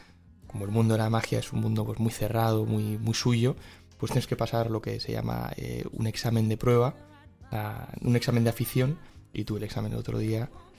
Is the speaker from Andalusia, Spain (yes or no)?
no; Huesca, Aragon, Spain; moved away as an adult; Soy un tipo de Huesca. Del norte que vino a estudiar a Madrid porque en Huesca no había muchas oportunidades